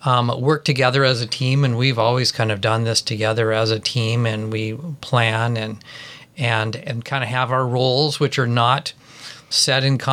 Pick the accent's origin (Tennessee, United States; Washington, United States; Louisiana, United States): Washington, United States; Port Townsend; I grew up here in Port Townsend and became a teacher and then in Chimicum